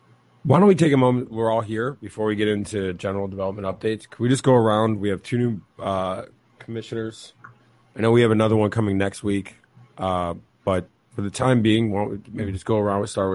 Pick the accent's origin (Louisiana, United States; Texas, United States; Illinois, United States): Illinois, United States; Oak Park; now in River Forest, United States; I grew up in Oak Park, moved to River Forest in high school.